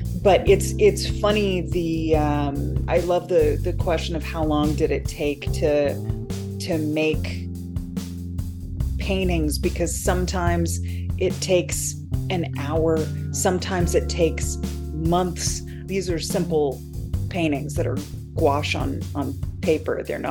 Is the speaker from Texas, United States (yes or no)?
yes; Houston, Texas, United States; moved away as an adult; also born or lived in Chicago / Seattle / Portland / New York; I was born in Houston, grew up kind of outside of Houston, and then I moved at the turn of the millennium to Chicago.